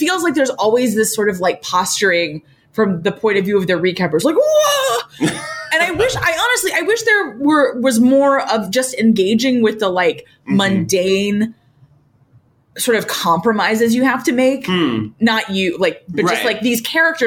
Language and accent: English; Cincinnati, Ohio, United States; in the American concentration camps in my hometown, Cincinnati, Ohio